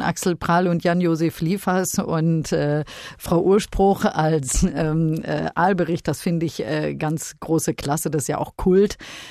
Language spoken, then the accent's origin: German; Münster, North Rhine-Westphalia, Germany; meine Heimatstadt Münster unter Deutschlands schönen Städten eine der schönsten ist.